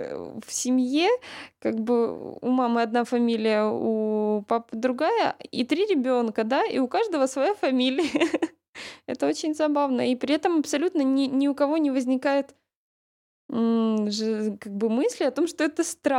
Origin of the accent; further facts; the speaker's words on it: Russia; born there; Я родилась в России.